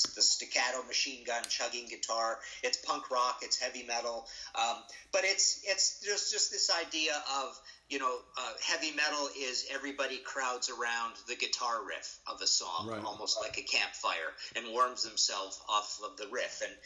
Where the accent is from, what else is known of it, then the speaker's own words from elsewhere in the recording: Canada; I'm coming at it as a distant guy, as someone from Canada, right?